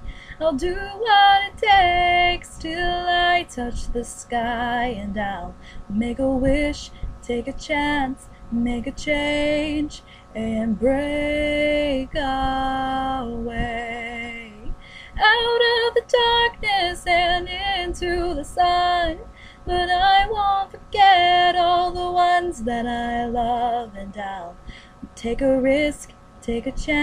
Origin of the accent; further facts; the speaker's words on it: Centralia, Washington, United States; I am from Centralia, Washington, and I'm 18 years old.